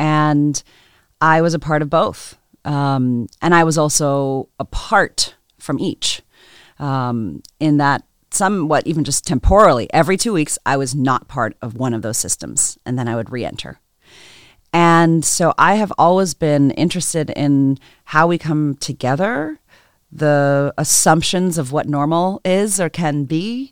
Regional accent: Zimbabwe; born there; My mother is Indian. My father is white American. And I was born in Zimbabwe.

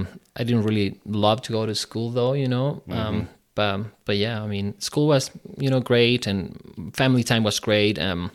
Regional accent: Chile; English is a second language; now in United States; Because I was from, I'm from Chile, so I grew up there

